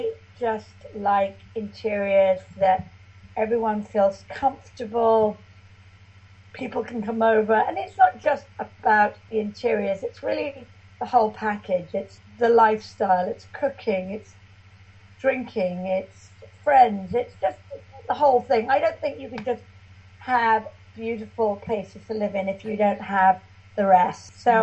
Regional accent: England, United Kingdom; growing up in England

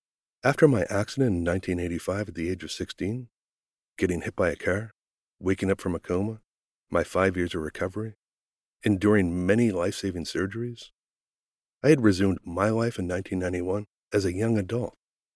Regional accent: Nova Scotia, Canada; I'm incredibly proud to say that I'm originally from Nova Scotia.

